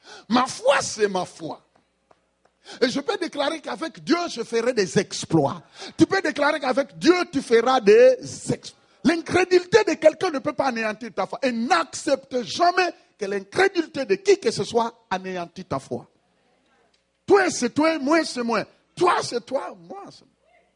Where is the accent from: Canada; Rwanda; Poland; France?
Canada; moi je viens du Canada, je viens de loin